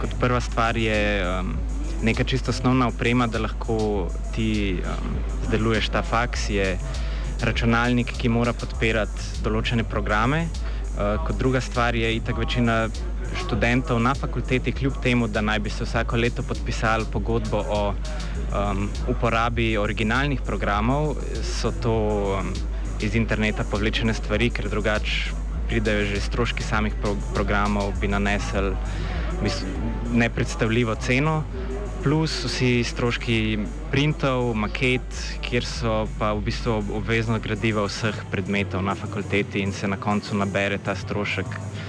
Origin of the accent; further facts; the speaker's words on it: Ljubljana, Central Slovenia, Slovenia; jaz imam mogoče to srečo, da sem iz Ljubljane in imam možnost nastanitve v pač svoji hiši, doma pri starših